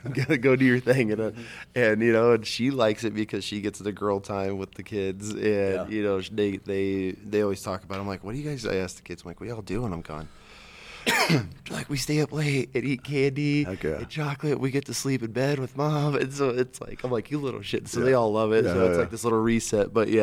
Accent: Chino, California, United States; when I grew up in Chino, everybody played with everybody.

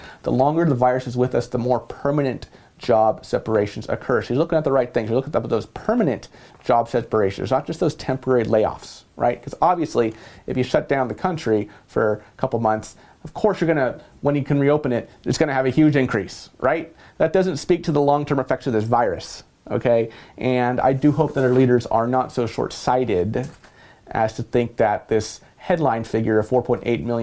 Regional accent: California, United States; In my home state of California, just yesterday, Gavin Newsom said that, or he ordered that indoor non-essential businesses in 19 counties, including the county where I live, Los Angeles County, must close

